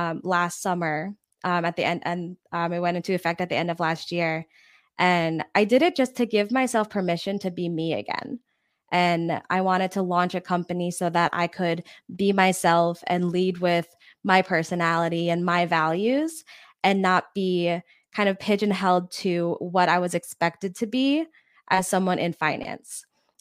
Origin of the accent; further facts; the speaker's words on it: New York, United States; moved away; also born or lived in Maryland; So, like I said, I'm from New York, but I lived in Maryland for 6 years.